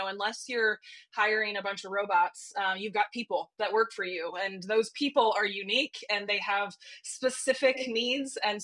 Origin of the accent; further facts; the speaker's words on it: Illinois, United States; moved away as an adult; now in Tennessee, United States; I live right now north of Nashville. I'm originally from Illinois. We moved here about 10 years ago. It's a lot warmer.